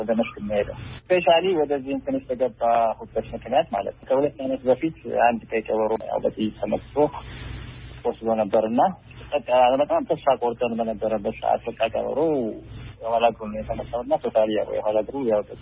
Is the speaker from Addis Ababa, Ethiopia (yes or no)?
no; Debark, Amhara, Ethiopia; የተወለድኩት የዋርቅ ከተማ በሰሜን ተራራዎች ብሔራዊ ፓርክ መግቢያ ላይ የምትገኝ ጥንታዊ ከተማ ነች። የመጀመሪያ ደረጃ ትምህርትና ሁለተኛ ደረጃ ትምህርትንም እዚህ ደባርቅ ከተማ ነው የተማርኩት።